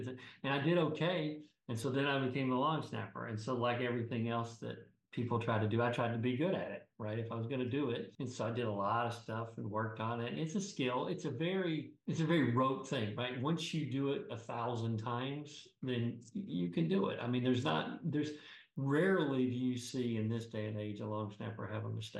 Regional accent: Tennessee, United States; Well, so I grew up in East Tennessee and went to the University of Tennessee.

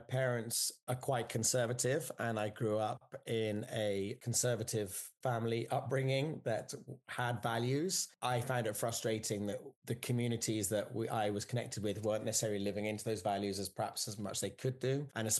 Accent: England, United Kingdom; moved away as an adult; now in United States; So I'm English, and I still am British with a British passport. And I've been in the US for 20 years because I got married to my Californian wife.

